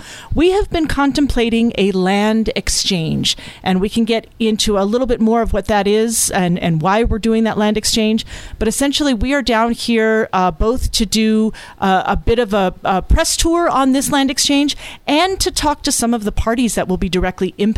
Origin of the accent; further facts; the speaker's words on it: Silver City, New Mexico, United States; As they like to say down here in the South, and Joey, just for your listeners, I am from Silver, so I'm Sureña.